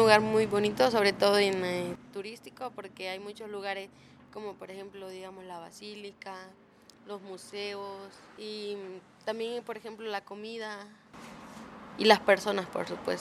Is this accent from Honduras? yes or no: yes; Honduras; moved away; Bueno, soy de Honduras y llegué aquí por circunstancias de nuestro país.